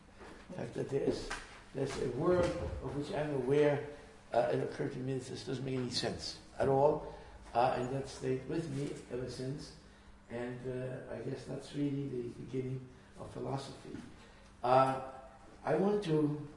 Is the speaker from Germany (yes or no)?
yes; Germany; born there; first language German; English is a second language; also born or lived in Latin America; So, I was born in Germany. I spent a lot of my life in Latin America, German being my first language, Spanish my second, and English my third, and French my third.